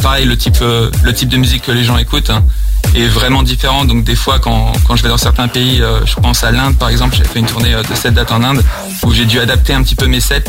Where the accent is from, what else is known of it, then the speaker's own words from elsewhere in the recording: Brittany, France; Et bah je suis breton